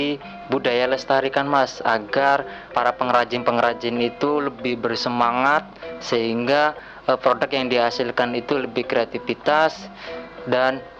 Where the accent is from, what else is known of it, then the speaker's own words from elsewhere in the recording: Lampung, Indonesia; Saya dari Lampung, Pak.